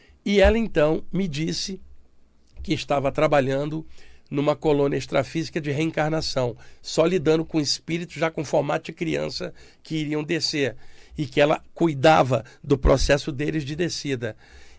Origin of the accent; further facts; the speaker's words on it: Duque de Caxias, Rio de Janeiro, Brazil; uma senhora negra que morava em frente à minha casa, na Vila São José, em Duque de Caxias, onde eu cresci.